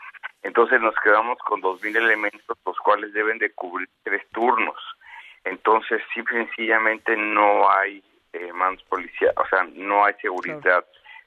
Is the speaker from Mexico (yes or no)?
yes; Mexico; uno de los que más respetamos como mexicanos